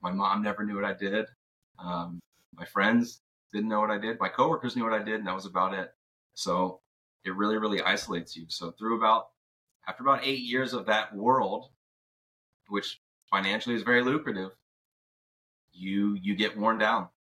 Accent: Ohio, United States; now in Houston, United States; I'm down here in Houston, born and raised in Ohio, went to college in Indiana.

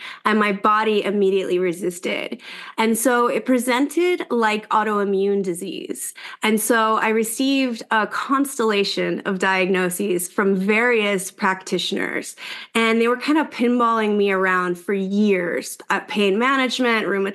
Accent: Maryland, United States; And so I'm from Maryland, and my parents still live there, and Hopkins is there and was the leading autoimmune research center.

